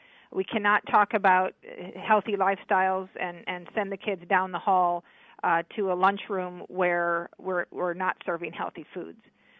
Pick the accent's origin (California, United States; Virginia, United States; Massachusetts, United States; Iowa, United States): Iowa, United States; Dubuque; I did. I grew up in Dubuque. I went to Dubuque Senior High School